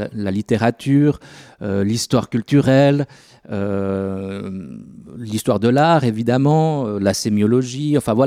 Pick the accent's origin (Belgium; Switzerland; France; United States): Switzerland; Charmey, Fribourg; j'ai grandi à Charmey